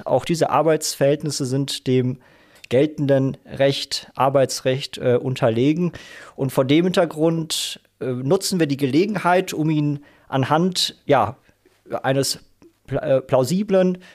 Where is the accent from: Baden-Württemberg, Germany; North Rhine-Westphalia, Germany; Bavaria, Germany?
North Rhine-Westphalia, Germany; Dortmund; meine Heimatstadt Dortmund